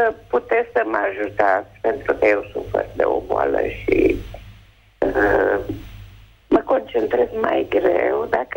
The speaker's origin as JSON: {"language": "Romanian", "town": "Turda", "region": "Cluj County", "country": "Romania", "said": "sunt ardeleancă din Turda, am 72 de ani."}